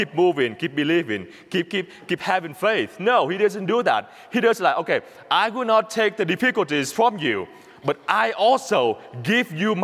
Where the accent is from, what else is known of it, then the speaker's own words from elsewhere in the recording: Vietnam; English is a second language; moved away as an adult; now in United States; I came to the U.S. 7 years ago, and because I grew up poor in Vietnam, back to Vietnam. I was so poor, I grew up in a small hometown, a poor village in Vietnam. And then I came here 7 years ago